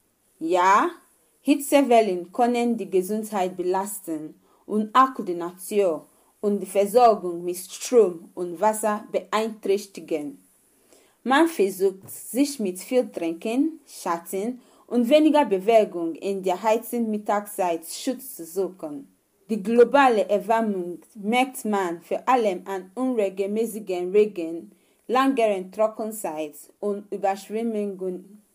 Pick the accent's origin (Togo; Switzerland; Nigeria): Nigeria; now in Germany; ich komme aus Nigeria. Seit 2 Jahren wohne ich in Deutschland.